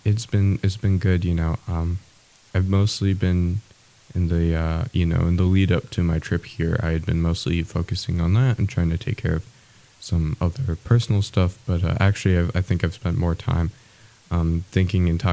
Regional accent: Fairbanks, Alaska, United States; Because, you know, growing up in Fairbanks, they talk a lot about the history of the town and stuff

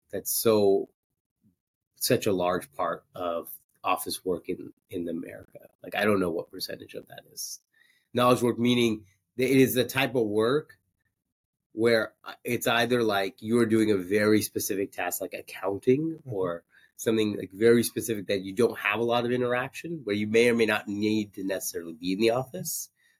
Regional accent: Oakland, California, United States; I'm from Oakland. Listen, I love Oakland.

